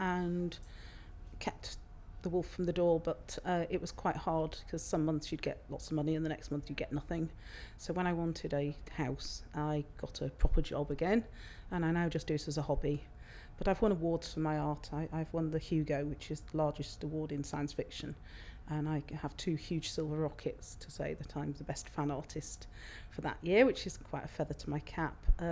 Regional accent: Northwich, North West England, United Kingdom; I'm 46 and I'm from Northwich in Cheshire.

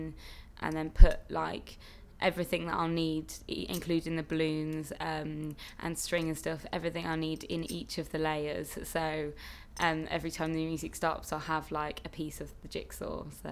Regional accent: Coventry, West Midlands, United Kingdom; I'm 22 years old and I'm from Coventry.

